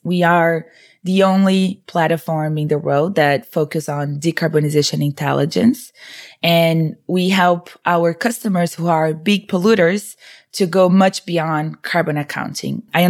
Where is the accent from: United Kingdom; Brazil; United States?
Brazil; English is a second language; I'm originally from Brazil, as you may notice, my accent